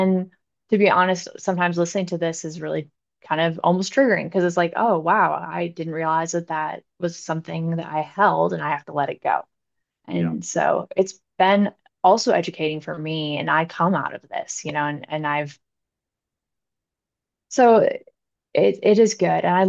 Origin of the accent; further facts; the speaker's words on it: Michigan, United States; I'm from Michigan, so Rachel Den Hollander might be my favorite person ever